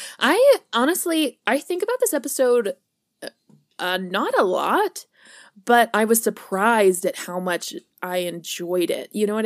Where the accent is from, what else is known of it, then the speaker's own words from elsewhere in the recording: Utah, United States; I grew up in Utah and we hate sex education here.